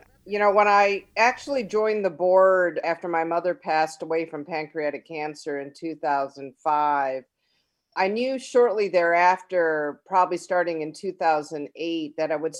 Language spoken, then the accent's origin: English; Ann Arbor, Michigan, United States; growing up in Ann Arbor, Michigan, which is a predominantly white and in some instances African-American community, I really didn't have a lot of exposure to other Japanese Americans.